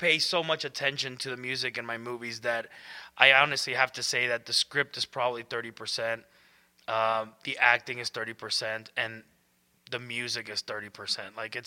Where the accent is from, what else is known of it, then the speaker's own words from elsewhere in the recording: Texas, United States; born there; first language es; I mean, I was born in Texas, but all my family is from Mexico. So we were very, you speak English at school, you speak Spanish in the house. So that was a good way of keeping both languages.